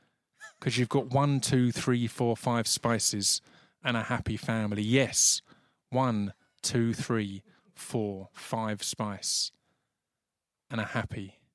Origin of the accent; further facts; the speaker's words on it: United Kingdom; And the key was not asking for any money, because we're British, and that instantly makes you not hear things and look away and feel awkward.